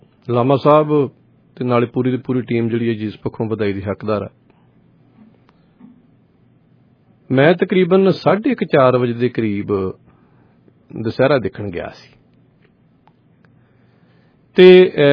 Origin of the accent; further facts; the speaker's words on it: Punjab, India; ਇਹ ਸਾਡਾ ਪੰਜਾਬ ਦਾ ਸੱਭਿਆਚਾਰ ਸੀ